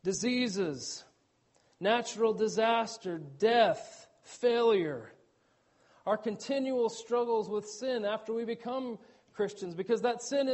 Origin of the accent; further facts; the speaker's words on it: Oklahoma, United States; We're from Oklahoma, by the way. We don't have snow-covered mountains there.